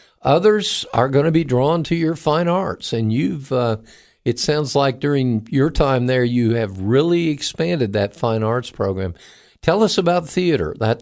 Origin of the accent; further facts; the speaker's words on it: Florida, United States; I grew up in Florida and graduate of Cocoa High School